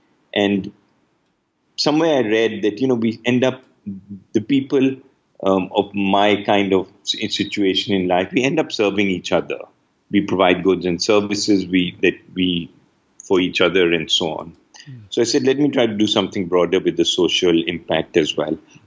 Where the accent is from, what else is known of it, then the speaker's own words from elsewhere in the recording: Pakistan; moved away as an adult; I grew up in Pakistan. My dad was in the army, so I had the good fortune of changing schools about a dozen times.